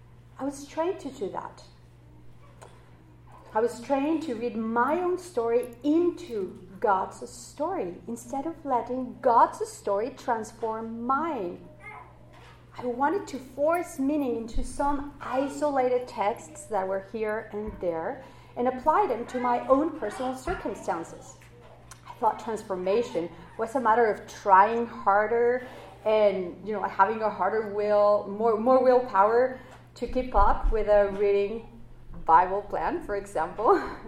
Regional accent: Mexico; English is a second language; I'm from Mexico, so English is my second language.

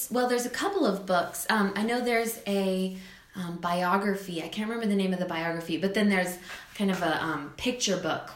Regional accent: Dallas, Texas, United States; now in Moscow, United States; So I grew up in Texas in the Dallas-Fort Worth area, and I came up to Moscow for NSA 5 or 6 years ago

